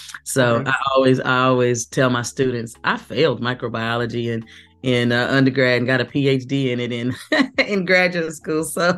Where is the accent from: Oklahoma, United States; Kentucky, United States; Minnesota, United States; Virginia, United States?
Oklahoma, United States; Norman; also born or lived in Muskogee, United States; I was born in Muskogee, Oklahoma. We moved to Norman, Oklahoma when I was in middle school. And so that's where I primarily grew up, in Norman.